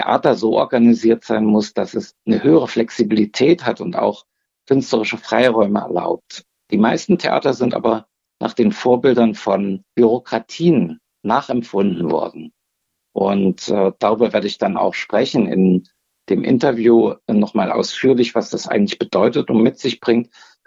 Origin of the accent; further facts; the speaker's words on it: Erfurt, Thuringia, Germany; Ich bin Erfurter. Ich habe eine enge Verbindung zu dieser Stadt. Ich bin hier zur Schule gegangen.